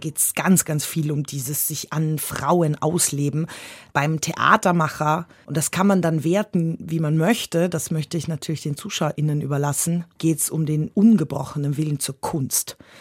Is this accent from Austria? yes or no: yes; Austria; ich bin ja aus Österreich und ich mag Bergsteigen